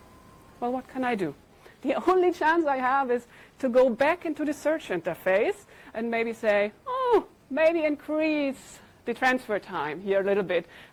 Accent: Berlin, Germany; I'm from Berlin, and I'm a freelance data, software, whatever person.

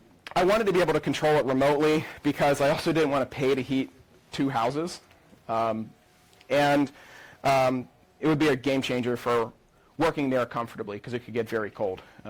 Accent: Pittsburgh, Pennsylvania, United States; accent: Pittsburgh; I come from Pittsburgh in the United States, a metropolitan area of about 2.5 million people in northern Appalachia, in an area of the U.S. we call the Rust Belt. So if my accent slips a little bit, sorry, we have our own accent.

